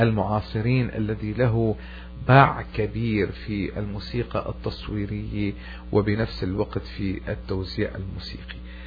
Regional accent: Syria; عندنا بسوريا

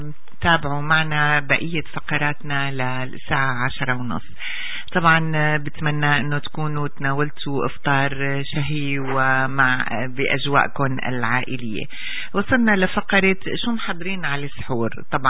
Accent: Syria

